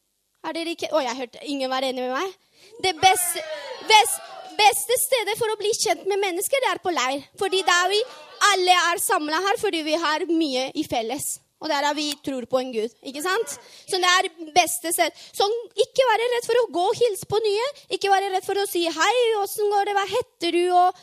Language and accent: Norwegian; Colombia; Norwegian is a second language; now in Norway; Jeg kommer fra Colombia, og så har bodd i Norge snart 5 år.